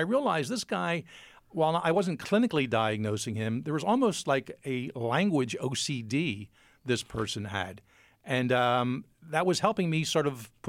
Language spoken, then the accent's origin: English; Philadelphia, Pennsylvania, United States; And I said, actually, no, I'm from Philly. But then it hit me, darn, I think we do say water in Philly